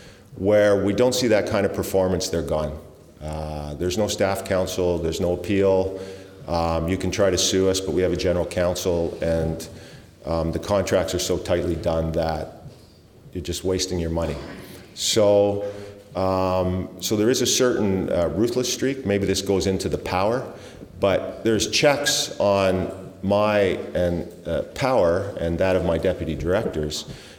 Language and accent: English; Canada; I'm Canadian.